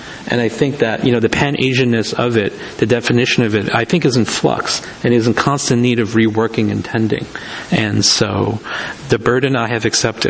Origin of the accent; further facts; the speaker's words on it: China; now in United States; felt I was a Chinese immigrant to America, and I felt more Chinese than I did culturally than maybe being an American.